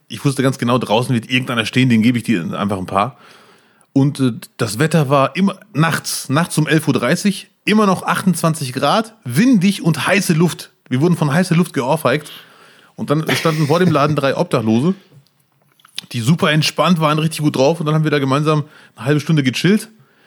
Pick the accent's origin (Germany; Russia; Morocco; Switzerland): Morocco; bei uns in Marokko sagt man, eine Wassermelone geschmacklich sowieso muss sie halt schmecken und süß sein